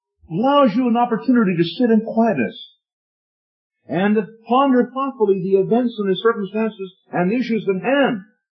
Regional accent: Vancouver, British Columbia, Canada; born there; also born or lived in Newfoundland; I was born in Vancouver, and I have traveled many times by road to Newfoundland, where I used to live for 18 years.

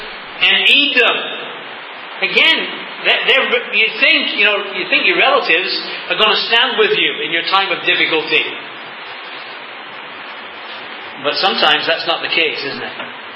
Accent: England, United Kingdom; I say that as an Englishman who has seen the principle of the Abrahamic covenant worked out in my own nation.

